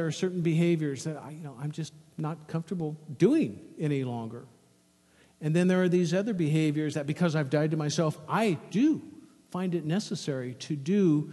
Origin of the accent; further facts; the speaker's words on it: United States; I've born and raised in the United States during, you know, I mean, I've never been in war.